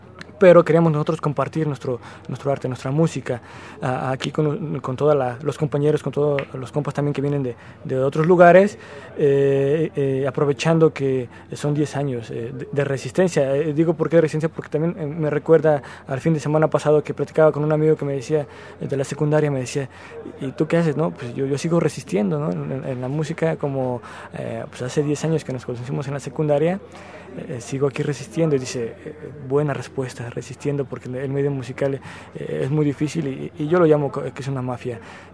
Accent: Tultepec, State of Mexico, Mexico; representando de dónde soy, de Tultepec, Estado de México.

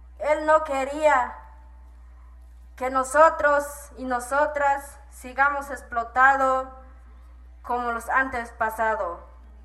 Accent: Nueva Victoria, Chiapas, Mexico

